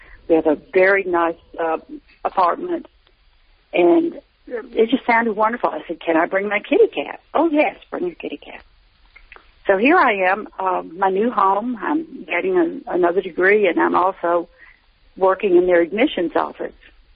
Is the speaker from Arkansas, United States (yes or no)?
yes; Pine Bluff, Arkansas, United States; And I had been invited there on full music scholarship when I graduated from high school in my hometown of Pine Bluff.